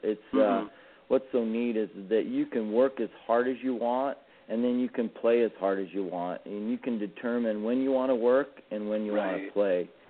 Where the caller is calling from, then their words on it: St. George, Utah, United States; Hey, I'm calling you from St. George, Utah. And when people hear Utah, they think Salt Lake City, Utah, and we're an hour and 40 minutes north of Las Vegas.